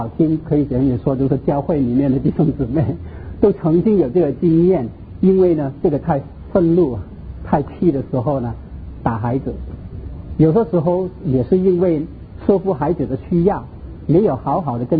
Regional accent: Hong Kong; Chinese is a second language; 我是从香港过来，所以你听到我的国语都是怪怪的哈。

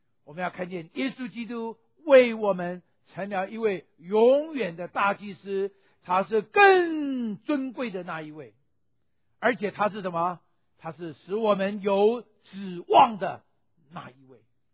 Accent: Taiwan; now in United States; 我们在台湾的时候，我们是外省人；到了美国，我是外国人；回到了大陆，我是台胞。

